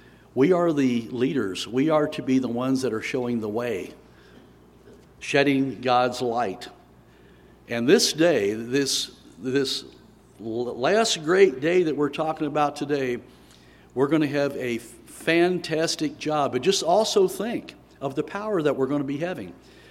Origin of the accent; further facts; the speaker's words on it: Bridgetown, Ohio, United States; This is where I'm from. I was born over in Bridgetown on a farm over there, and went to high school in North Bend at Taylor High School.